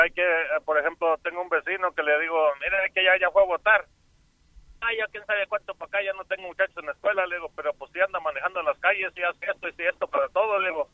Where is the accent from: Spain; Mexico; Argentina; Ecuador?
Mexico; muchos luego como todo el tiempo ya es como latinos, como mexicanos que somos